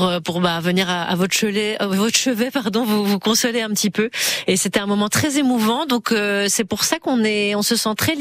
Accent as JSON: {"language": "French", "country": "Belgium", "said": "Alors déjà moi je viens de Belgique"}